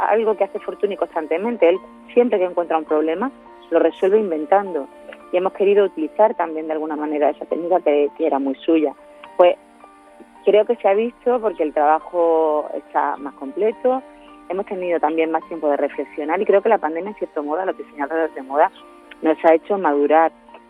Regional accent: Granada, Andalusia, Spain; nosotros siendo granadinos, de hecho yo nací el mismo día que Fortuny, del mismo mes, del mismo año, justo un siglo después

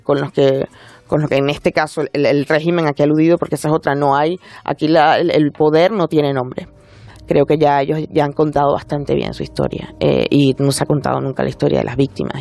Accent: Venezuela; Hay mucho del entorno en el que yo crecí. En buena medida porque yo también soy hija, mi padre es español, soy hija de inmigrantes, soy venezolana.

